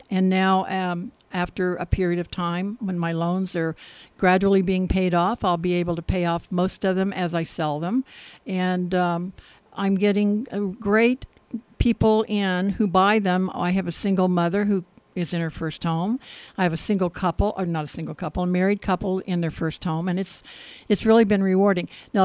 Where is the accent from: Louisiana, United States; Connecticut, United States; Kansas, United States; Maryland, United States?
Kansas, United States; Coffeyville; But Coffeyville has always been my hometown and my beloved hometown, special to me. So 9th Street, especially being my neighborhood, was special.